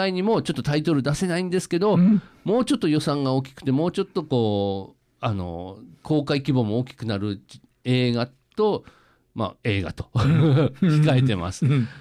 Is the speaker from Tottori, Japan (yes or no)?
no; Mito, Ibaraki, Japan; 地元が水戸が水戸として映ることなんて、まあ、ほぼないん で